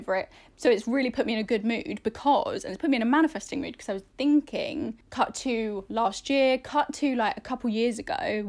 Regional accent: Ireland; Did I mention I'm Irish?

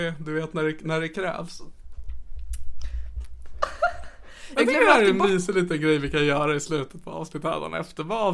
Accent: France; Swedish is a second language; jag förstår inte denna referens, jag är från Frankrike.

